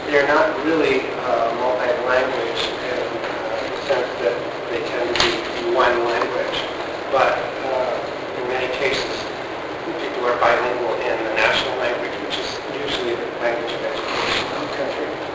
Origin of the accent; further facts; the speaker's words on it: Sunnyvale, California, United States; moved away; I grew up in Sunnyvale. So when I left this area in 1986, it was not nearly as ethnic as it is now.